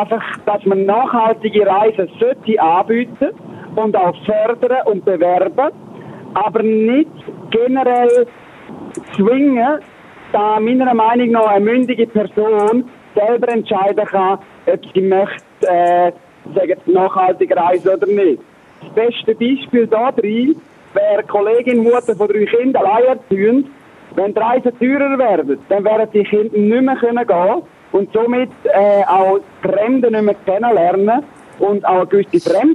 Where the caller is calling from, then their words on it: Bad Ragaz, St. Gallen, Switzerland; kommen wir aus Bad Ragaz, aber ich arbeite.